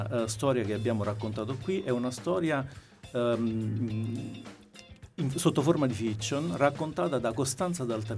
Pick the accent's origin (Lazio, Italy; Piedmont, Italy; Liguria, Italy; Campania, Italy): Campania, Italy; Naples; Io sono napoletano, ma orgogliosamente del sud.